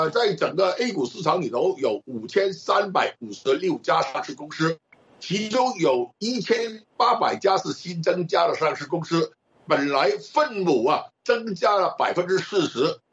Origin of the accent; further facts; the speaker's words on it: Hong Kong; 首先更正一下，我是香港的